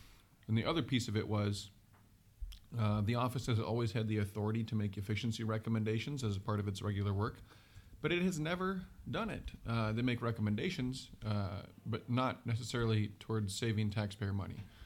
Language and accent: English; Decorah, Iowa, United States; born and raised in Decorah.